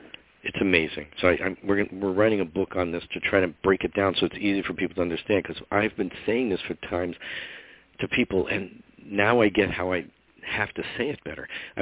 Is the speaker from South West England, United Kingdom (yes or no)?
no; Scotland, United Kingdom; I'm Scottish, that's whatever I am. And half Polish.